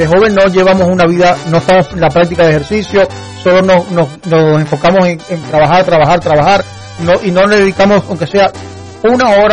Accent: Cuba; yo recuerda que yo soy cubano.

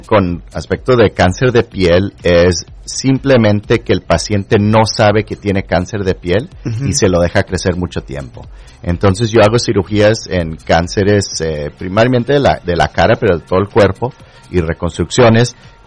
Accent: Texas, United States; also born or lived in Indiana / Florida; Soy de Texas, originalmente, el sur de Texas. Y luego estudié en la Universidad de Notre Dame en Indiana, y luego hice escuela de medicina en Texas otra vez, y luego hice todas las residencias en la Florida.

